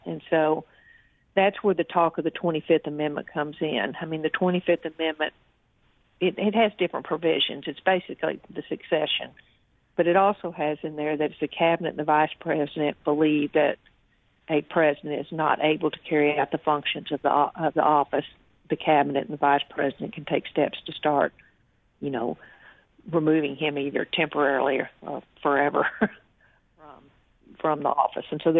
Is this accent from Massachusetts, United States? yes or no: no; Texas, United States; I'm from Texas. I'm so embarrassed.